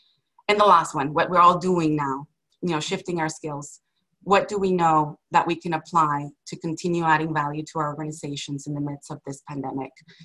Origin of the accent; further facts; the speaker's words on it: Chicago, Illinois, United States; born there; I was born in Chicago, Illinois. Both my parents, immigrants from Mexico.